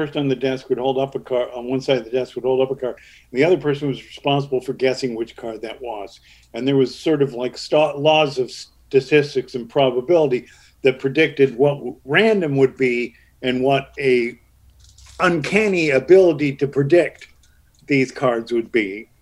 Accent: Canada; I'm a Canadian. I'm not even from this country.

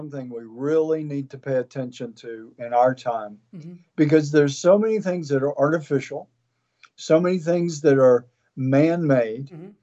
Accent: Texas, United States; I mean, you know, I grew up in East Texas

